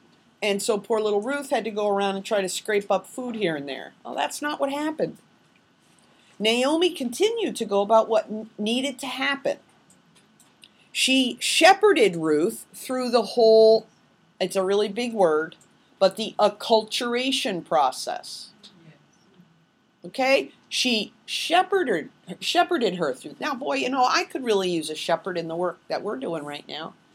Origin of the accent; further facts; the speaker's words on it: United States; I mean, as an American, I don't want to be rude.